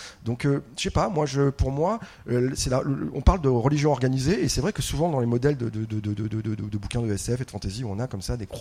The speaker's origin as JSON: {"language": "French", "town": "Marseille", "region": "Provence-Alpes-Côte d'Azur", "country": "France", "said": "Moi je suis marseillaise, donc à Marseille, quand on est petite, on nous fait réciter la main sur le cœur."}